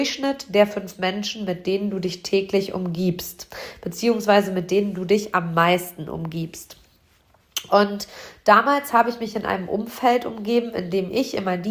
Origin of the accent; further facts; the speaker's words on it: Hamm, North Rhine-Westphalia, Germany; hier in meiner Heimatstadt Hamm.